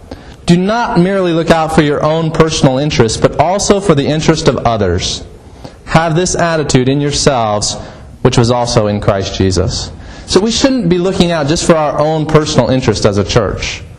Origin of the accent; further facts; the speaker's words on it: Lincoln, Nebraska, United States; I grew up in Lincoln.